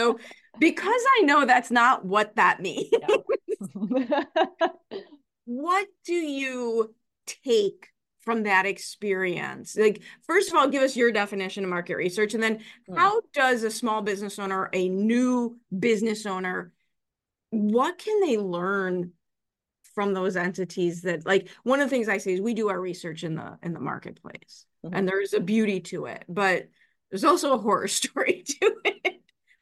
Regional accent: Chicago, Illinois, United States; I grew up in Chicago and we have this amazing, amazing Museum of Science and Industry here.

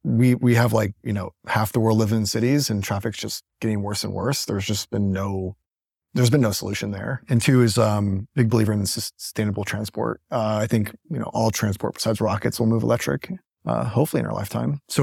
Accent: Illinois, United States; So my story started, I grew up in Illinois on a third generation farm.

